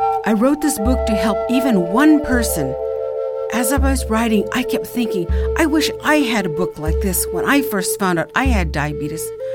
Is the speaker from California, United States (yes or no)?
yes; Bishop, California, United States; I come from, Bishop … I come from the Owens Valley Paiutes.